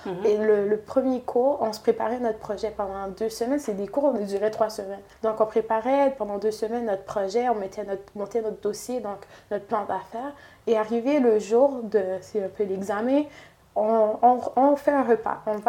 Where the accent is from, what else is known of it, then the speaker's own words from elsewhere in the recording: Haiti; Vraiment, quand j'étais jeune en Haïti